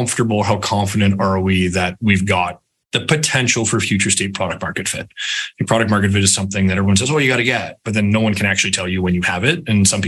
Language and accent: English; London, Ontario, Canada; every time I'm on the phone with a VC and they say, hey, I'm from London, they're like, oh, that's amazing. I'm like, not that one, right?